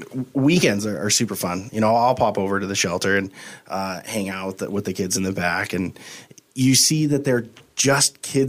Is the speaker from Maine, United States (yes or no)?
no; Helena, Montana, United States; moved away as an adult; now in Missoula, United States; And so, yeah, born and raised there. Came over to the university in 2000. So I graduated from there in 2004. And now I'm a Missoulian. I've lived here longer than I have in Helena.